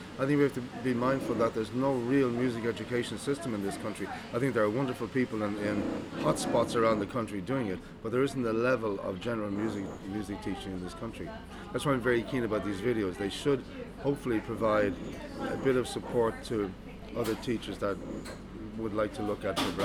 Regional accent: Cleveland, Ohio, United States; I was very lucky in the 60s and 70s, growing up in Cleveland

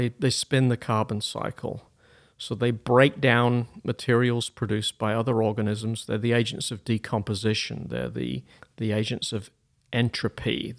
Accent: United Kingdom; I grew up in Britain. I went to college at Bristol University in the UK.

